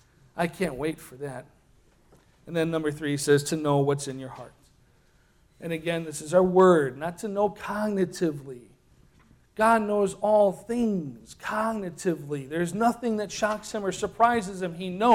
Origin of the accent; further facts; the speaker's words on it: Chicago, Illinois, United States; See, I'm a Chicagoan.